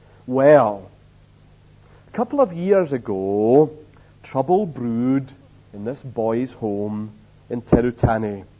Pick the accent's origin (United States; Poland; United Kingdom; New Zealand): United Kingdom; Scotland; We Scottish trustees, of course, were very careful with money, as Scottish people are.